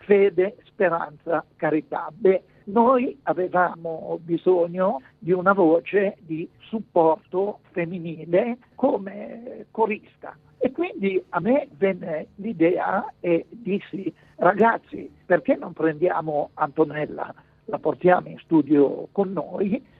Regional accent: Genoa, Liguria, Italy; Tu pensa che da genovesi non abbiamo mai minimamente pensato ad un risvolto economico facendo musica.

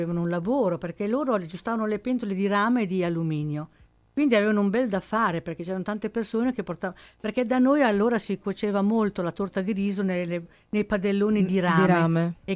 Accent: Cavriago, Emilia-Romagna, Italy; Cavriago, che è il paese più rosso che ci sia in Europa.

